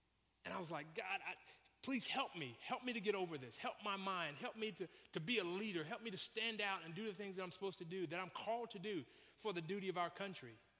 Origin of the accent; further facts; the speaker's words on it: United States; since I'm an American, I'm just going to simply say thank you.